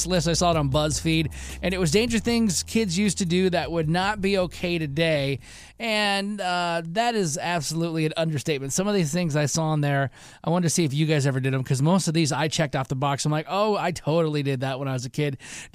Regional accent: Michigan, United States; I grew up in Michigan, so that was just normal.

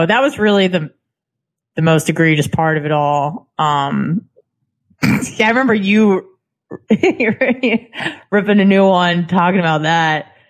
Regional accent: San Diego, California, United States; also born or lived in Santa Barbara; She goes, "I'm from San Diego." And I'm like, "I'm from San Diego."

